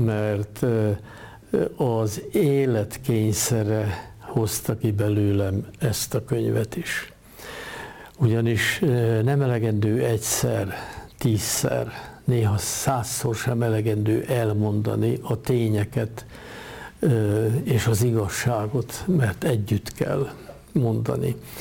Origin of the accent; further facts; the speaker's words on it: Hungary; Én magyar vagyok, és igyekszem tisztességes lenni, és nem viszem vásárra a bőrömet. Mert én ez vagyok, őseim is ezek voltak, én az akarok maradni továbbra is.